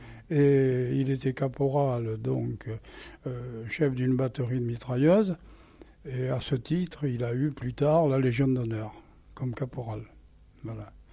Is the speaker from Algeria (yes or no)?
no; Périgueux, Nouvelle-Aquitaine, France; je suis un pur périgourdin, parce que je suis né à Périgueux, dans le vieux Périgueux, en 1922, exactement le 11 mars. Et par la suite, bon, ben, je me suis élevé à l'école de Périgueux.